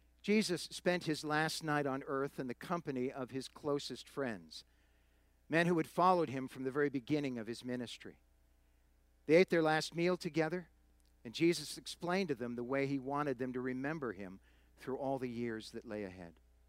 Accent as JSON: {"language": "English", "region": "Massachusetts", "country": "United States", "tie": "born or raised there", "said": "If we were meeting in a church near the area where I grew up in Massachusetts, I'd start the message by saying, Happy Easter."}